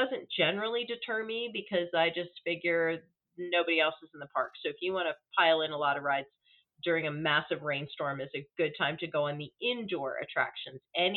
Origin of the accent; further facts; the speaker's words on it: Delaware, United States; And I grew up in Delaware, so you think you know humidity.